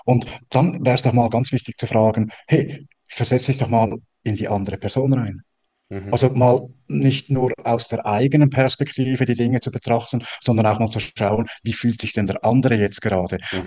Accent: Switzerland; ich bin ja Schweizer

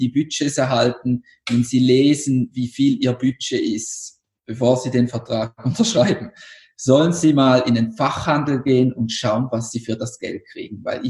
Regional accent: Switzerland; Weil bei uns in der Schweiz ist zum Beispiel beim Sanitärbudget auch das dabei, was in der Wand ist.

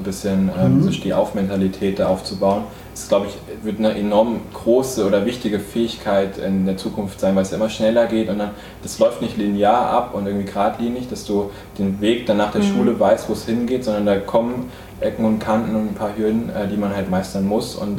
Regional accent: Kerstenhausen, Hesse, Germany; meine Kindheit habe ich in Kerstmausen bei Niederaula verbracht

